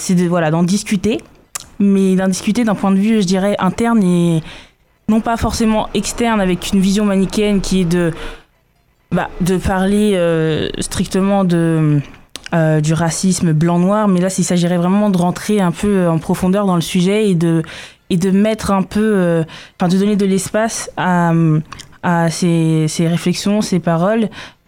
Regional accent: France; born there; je suis franco-guinéenne. Je suis née en France, de parents guinéens.

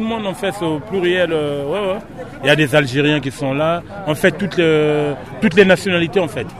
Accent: Paris, Île-de-France, France; now in Tours, France; moi, je suis parisien. Je viens de Paris. Ça fait depuis 2016 que j'ai intégré Tours.

